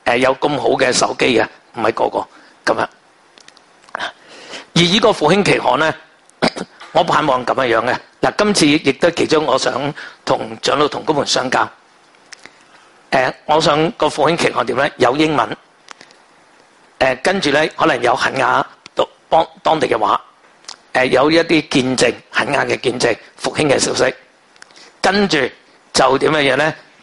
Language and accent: Cantonese; Hong Kong; now in United Kingdom; 因为如果单靠我哋香港人都未够